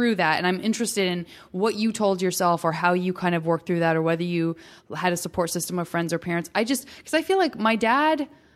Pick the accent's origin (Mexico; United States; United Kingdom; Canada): United States; Idaho; Like, listen, I'm from Idaho